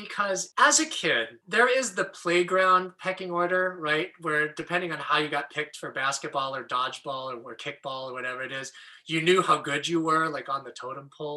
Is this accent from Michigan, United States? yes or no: yes; Battle Creek, Michigan, United States; I grew up in Battle Creek, Michigan, and I was raised in the Seventh-day Adventist Church.